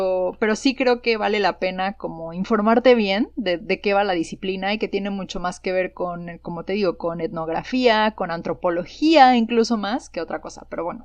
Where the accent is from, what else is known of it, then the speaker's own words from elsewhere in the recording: Mexico; yo soy la única mexicana en mi departamento